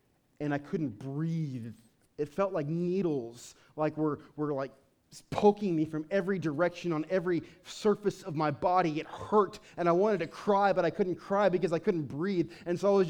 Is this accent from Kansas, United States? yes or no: yes; Kansas, United States; dude, we're from Kansas, and the closest thing to a mountain we have is Mount Sunflower, which is a glorified hill.